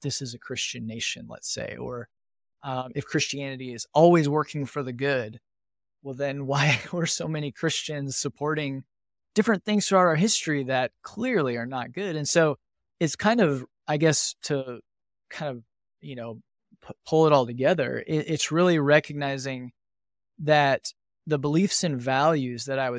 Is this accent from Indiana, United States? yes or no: yes; Indiana, United States; So I grew up in Northern Indiana. So in a really rural community. So it was farming and manufacturing